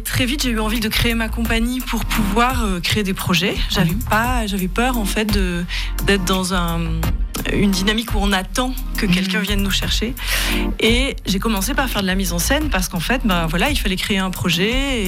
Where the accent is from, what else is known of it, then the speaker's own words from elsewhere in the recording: Valais, Switzerland; moved away; Mon objectif quand j'ai quitté le Valais, c'était de devenir comédienne. Et donc, je m'étais dit, je pars à Paris.